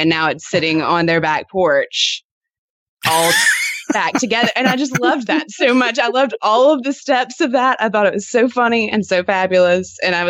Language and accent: English; Louisiana, United States; It's we're both from Louisiana originally.